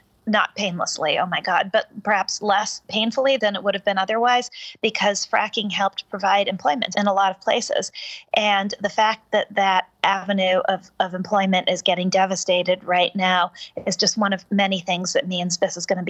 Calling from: Michigan, United States; I am in Michigan.

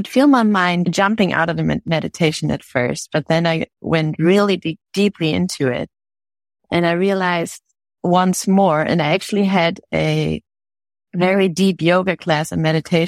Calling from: Germany

